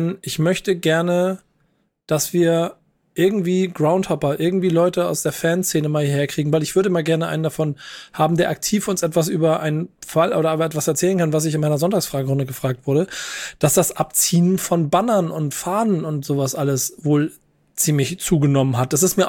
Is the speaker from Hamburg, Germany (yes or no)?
yes; Hamburg, Germany; ich bin Hamburger